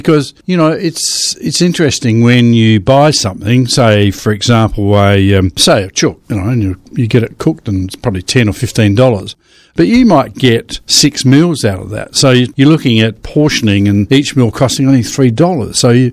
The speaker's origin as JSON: {"language": "English", "town": "Payneham", "region": "South Australia", "country": "Australia", "tie": "born or raised there", "said": "We grew up in the Paynham area. That was Italian"}